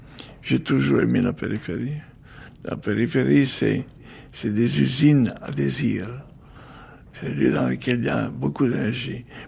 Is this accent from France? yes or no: no; Italy; French is a second language; moved away; moi je suis homme de l'Europe, moi je suis européen, par nature, depuis toujours. Depuis que je suis parti de Milan, de Gênes, en 1965-6, après, je sais pas, moi, je parle l'italien, bien sûr, je parle le français, pas trop, trop bien